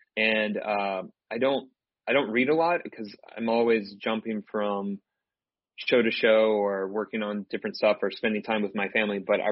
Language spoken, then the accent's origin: English; Texas, United States; I'm a Texan, so I went to the University of Texas to get a film degree